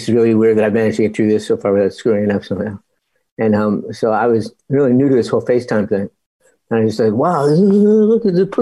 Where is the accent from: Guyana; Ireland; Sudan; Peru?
Ireland; I'm an Irish guy who feels very drawn to Judaism.